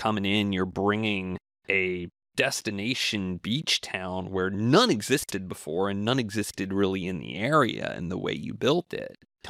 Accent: Shreveport, Louisiana, United States; And I grew up in the South. I went to high school in Shreveport, Louisiana.

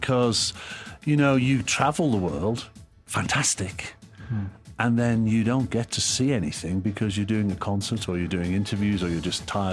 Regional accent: England, United Kingdom; in the 70s, I was growing up in England where there was lots of unemployment, factories were shutting down, Everything was dirty and decaying.

